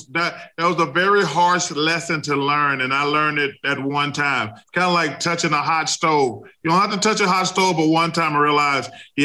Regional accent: the South, United States; I'm not that country. I'm from the South, but I'm Southern. I'm not country.

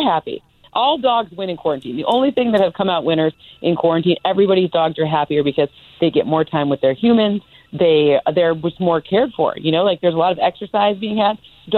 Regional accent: Michigan, United States; I'm from Michigan, so maybe I don't undervalue Matthew Stafford

